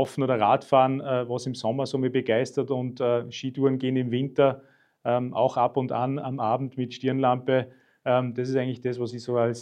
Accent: Salzburg, Austria; dass ich eben als Salzburger an 2 Standorten arbeite

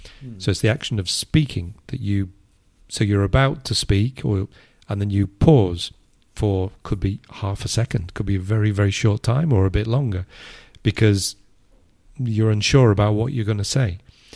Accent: Liverpool, North West England, United Kingdom; accent: Liverpool; because I've lost my Liverpool accent, so you couldn't locate exactly which city, but you'd say you're from the north.

